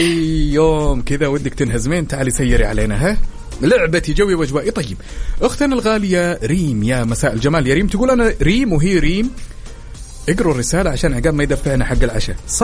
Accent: North, Saudi Arabia; يعني إحنا كوننا أهل الشمال تعلمنا من أهل الحجاز

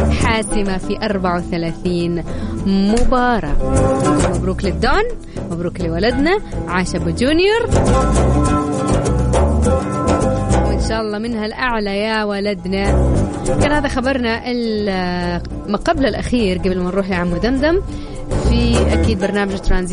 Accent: Saudi Arabia; والأكثر شعبية عندنا في السعودية

